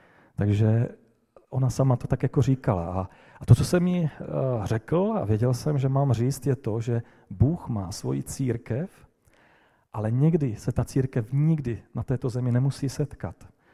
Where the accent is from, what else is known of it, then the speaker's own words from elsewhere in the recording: South Moravian Region, Czechia; u nás na Moravě takové nejsou, na jižní Moravě.